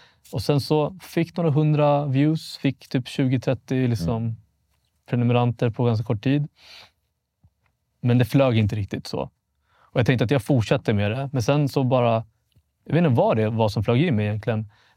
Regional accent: Vallentuna, Stockholm County, Sweden; Så att, jag är 28 år gammal, född 95. Jag är född och uppvuxen i Vallentuna, norr om Stockholm. Mm. Väldigt mycket norr. Lite bondesamhälle. Mm. Hade en väldigt svensk uppväxt. Du vet, jag har mamma från Etiopien, pappa är Eritrea.

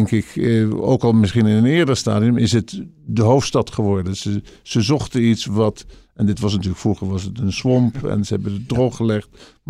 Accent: Netherlands; Ik ben Nederlander, maar getrouwd met een Zweedse. Dus we voelen ons Europeaan.

